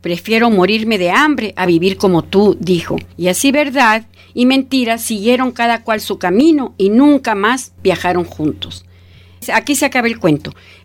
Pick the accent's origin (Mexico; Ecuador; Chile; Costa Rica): Mexico; hay que abrir los ojos como mexicanos